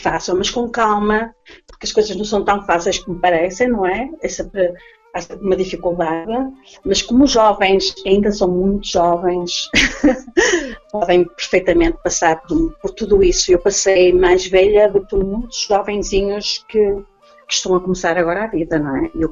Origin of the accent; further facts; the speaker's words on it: Portugal; moved away; no futuro eu penso voltar para a minha terra, porque, sei lá, é o nosso lar, é o nosso berço, não é? Como assim dizer, não é? Portanto, eu gostaria muito de voltar para Portugal